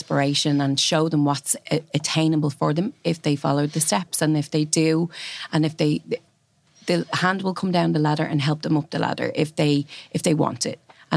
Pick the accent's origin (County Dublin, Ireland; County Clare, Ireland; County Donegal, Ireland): County Dublin, Ireland; Dublin; as I said, I'm from Dublin 7. I don't have the typical D4 accent or anything like that.